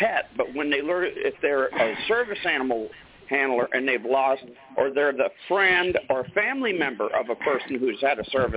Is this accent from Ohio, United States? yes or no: yes; Ashtabula, Ohio, United States; I'm from Ashtabula, Ohio